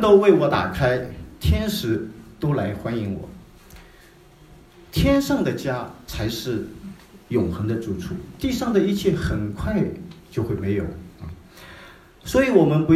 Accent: China; 我从小是在农村啊长大的，在中国有个非常特别的东西啊，叫户口啊

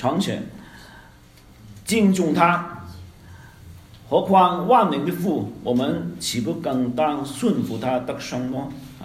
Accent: Hong Kong; 他不是一个我们香港人叫

